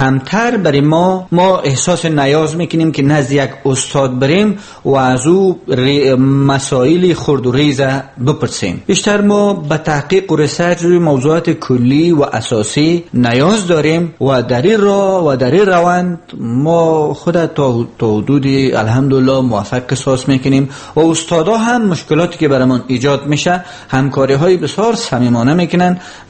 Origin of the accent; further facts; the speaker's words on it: Afghanistan; now in Tajikistan; من هم از افغانستان هستم